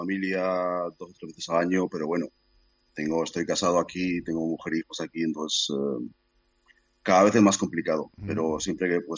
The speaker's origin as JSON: {"language": "Spanish", "town": "Pamplona", "region": "Navarre", "country": "Spain", "moved": "as an adult", "said": "De Pamplona."}